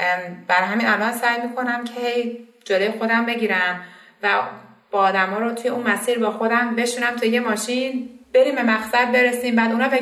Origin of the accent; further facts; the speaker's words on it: Iran; به خصوص ما آدمایی که خیلی شاید تو ایران بزرگ شدیم